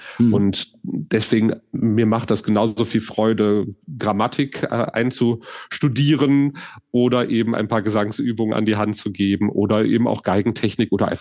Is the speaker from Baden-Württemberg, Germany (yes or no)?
no; Solingen, North Rhine-Westphalia, Germany; Also ich bin in Wald aufgewachsen, also in Solingen-Wald, quasi direkt grenznah sozusagen